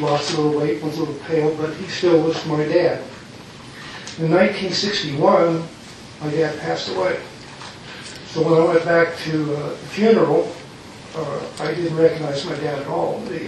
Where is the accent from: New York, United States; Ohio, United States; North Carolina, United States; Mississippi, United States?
Ohio, United States; I was born and raised in Ohio. My dad worked at a coke plant.